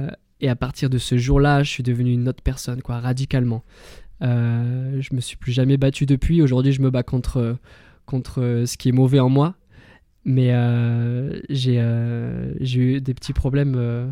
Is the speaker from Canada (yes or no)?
no; Saint-Paul-Trois-Châteaux, Auvergne-Rhône-Alpes, France; j'ai 24 ans, je viens de Saint-Paul-Trois-Châteaux et aujourd'hui je vais vous partager mon témoignage de vie